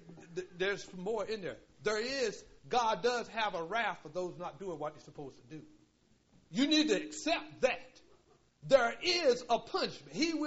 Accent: Willow, North Carolina, United States; I'm from Willow, North Carolina.

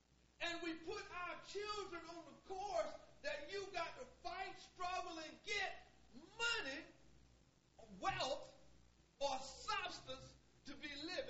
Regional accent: Willard, North Carolina, United States; I'm from Willard, North Carolina. There was a whole lot of our life growing up as a youth.

